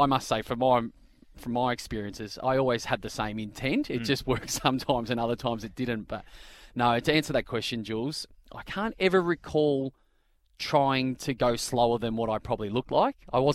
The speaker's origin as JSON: {"language": "English", "region": "Victoria", "country": "Australia", "tie": "born or raised there", "also_born_or_lived": "Kew", "said": "Mum and Dad are still based out of Bendigo, even though they are from Kew. And I was born in Kew. My old man was and still is in agriculture, hence why we moved to the country. And it was a brilliant place to grow up."}